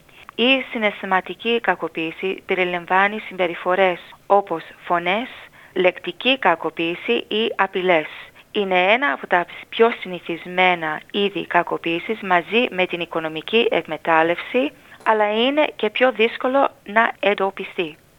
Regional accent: Greece; δεν συμβαίνει στην ελληνική παροικία μόνο και μόνο επειδή είμαστε Έλληνες

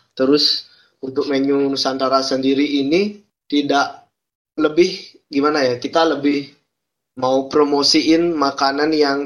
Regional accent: Payangan, Bali, Indonesia; Kalau saya sih asli Payangan, 20 menit dari Ubud ke arah utara. Jadi sebelum Kintamani itu ada Payangan namanya.

